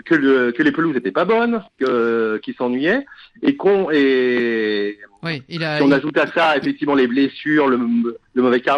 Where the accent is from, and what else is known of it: France